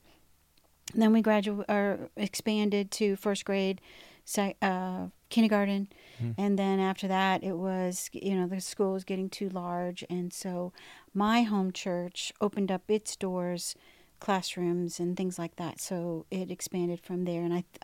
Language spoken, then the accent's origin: English; Vermont, United States; moved away as an adult; Well, I was born in Vermont, and I lived there in New England area for many years, and then came to Bob Jones University in 1983